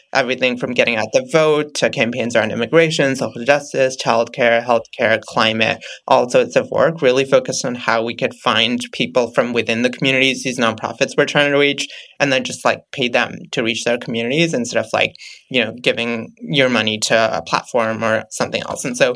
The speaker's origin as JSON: {"language": "English", "country": "India", "tie": "born or raised there", "moved": "as an adult", "lives_now": "United States", "said": "I grew up in India and moved to the US for college. I moved to DC and GW for college"}